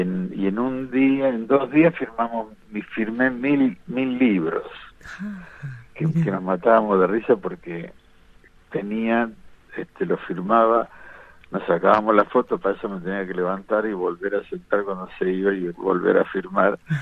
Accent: Buenos Aires, Argentina; also born or lived in Italy; hay montones de situaciones desde que nací, que yo estaba en Italia

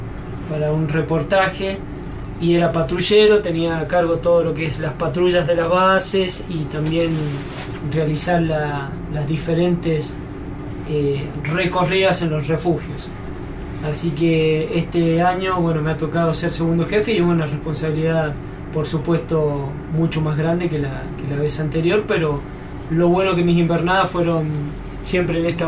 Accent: Mendoza, Argentina; En sí, yo soy de Mendoza, nacido y criado en Mendoza, nací en la ciudad ahí de Mendoza propiamente dicho, y también el departamento de Godecruz, nací ahí

